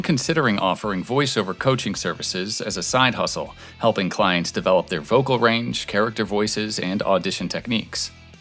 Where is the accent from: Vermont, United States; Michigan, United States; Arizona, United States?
Arizona, United States; Phoenix; from Phoenix, a professional voice actor with experience in commercials, video games, and audiobooks.